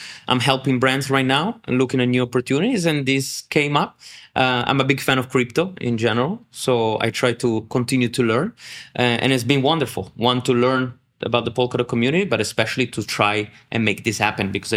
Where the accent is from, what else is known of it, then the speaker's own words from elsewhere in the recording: Milan, Lombardy, Italy; English is a second language; moved away as an adult; now in New York, United States; I'm Italian, born and raised.